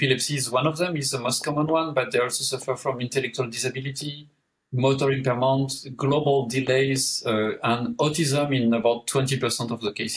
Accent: France; English is a second language; moved away as an adult; now in Denmark; Based in Denmark, but I was born in France. I am French and Danish now. I moved to Denmark about 28 years ago

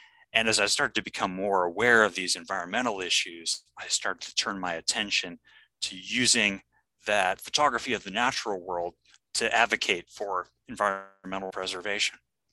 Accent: New York, United States; I grew up in Western New York State, in a very rural part of the state.

